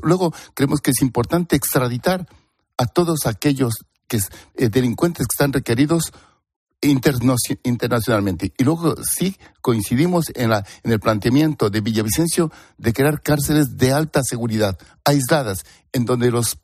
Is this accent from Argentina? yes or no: no; Ecuador; now in Spain; tenemos la doble nacionalidad, que prácticamente pues no contamos, ya contamos como españoles, pero que somos de origen ecuatoriano.